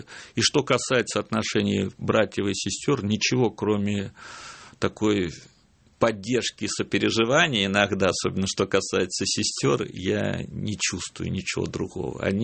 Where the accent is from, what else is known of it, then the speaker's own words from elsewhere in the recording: Tula Oblast, Russia; born there; now in Moscow, Russia; я родился в Тульской области, но по всем меркам я уже москвич, я больше 45 лет живу в Москве.